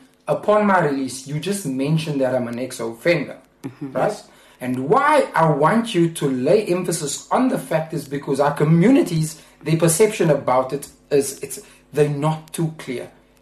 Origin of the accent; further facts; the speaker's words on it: Cape Town, Western Cape, South Africa; born and bred in the Cape.